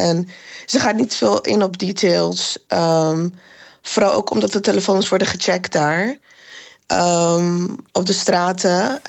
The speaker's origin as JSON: {"language": "Dutch", "country": "Iran", "said": "Dat is iets wat wij ook treuren als Iraniërs."}